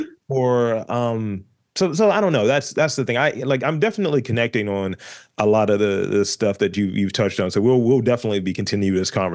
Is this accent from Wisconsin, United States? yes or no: no; Baltimore, Maryland, United States; It's like, I am not. I am from Baltimore.